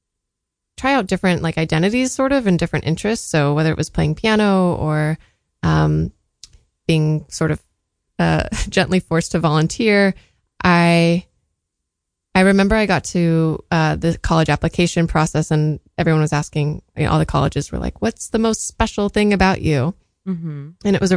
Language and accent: English; San Diego, California, United States; born there; I was born in San Diego. I feel like location's the easiest way to start talking about that. I was the eldest in a family of two.